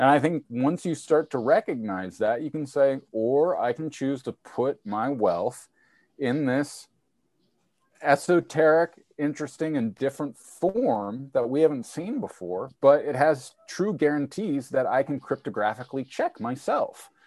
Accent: United States; and I actually, as an American, I would really love to see states stand up

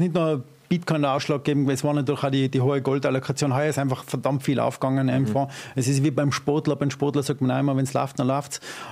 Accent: Tyrol, Austria; accent: Ötztal dialect; Ja. Ötztaler Dialekt.

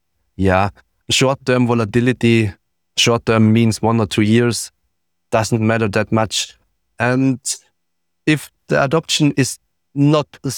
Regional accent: Innsbruck, Tyrol, Austria; There was the BTC Innsbruck, which is directly here in my hometown.

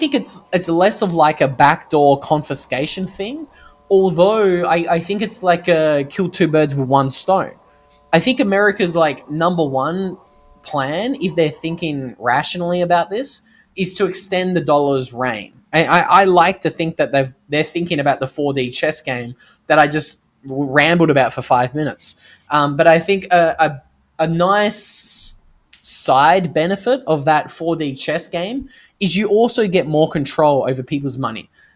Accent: Australia; my home country of Australia with 30 million people living there.

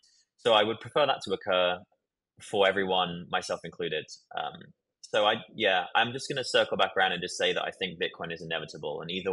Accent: United Kingdom; also born or lived in Texas, United States; now in United States; and I was actually born here in America, but I grew up in the UK, and it doesn't sound like it, but I am Texan. And my culture very much reflects that.

